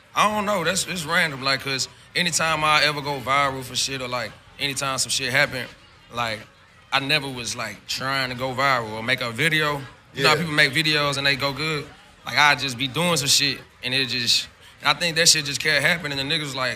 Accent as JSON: {"language": "English", "town": "St. Louis", "region": "Missouri", "country": "United States", "said": "I'm from St. Louis."}